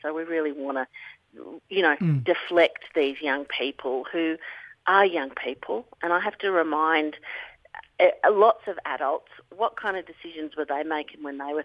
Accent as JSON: {"language": "English", "region": "Australian Capital Territory", "country": "Australia", "tie": "born there", "said": "So I was born on Ngunnawal country, but I'm one of those people that don't actually know."}